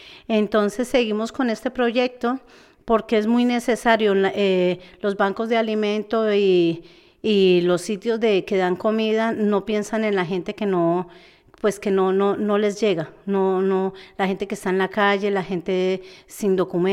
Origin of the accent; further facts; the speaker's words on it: Colombia; moved away; Yo soy colombiana y llevo aquí más de 20 años, pero me quedé en este barrio.